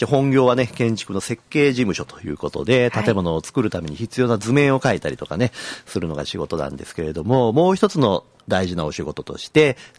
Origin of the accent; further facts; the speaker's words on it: Kyoto, Japan; 僕の地元西陣からいうとこ、船岡山っていうのもね